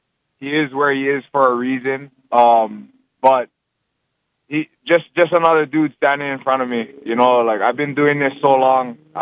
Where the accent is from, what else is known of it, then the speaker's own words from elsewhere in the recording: Hawaii, United States; now in Las Vegas, United States; I come from Hawaii. Like, we had a nice gym in Hawaii, but you come out here to Vegas